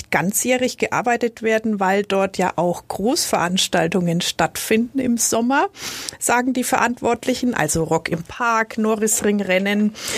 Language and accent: German; Nuremberg, Bavaria, Germany; Die Frage stelle ich mir auch als Nürnbergerin.